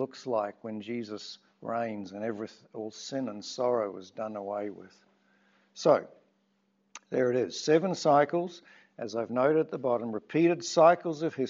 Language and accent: English; Australia; born there; I was born in Australia, but don't stop listening.